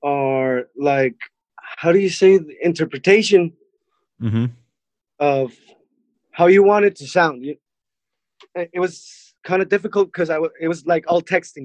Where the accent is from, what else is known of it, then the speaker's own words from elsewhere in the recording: Mexicali, Baja California, Mexico; I'm from Mexicali, Baja California. It's a 2-hour drive town from here. It's the capital, state capital.